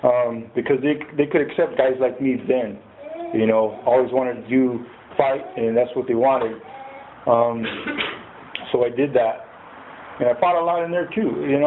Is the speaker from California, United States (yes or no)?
yes; Santa Maria, California, United States; I was born here in Santa Maria, okay? And I went to school at Oakley School, and I went to El Camino, and I went to Santa Maria High.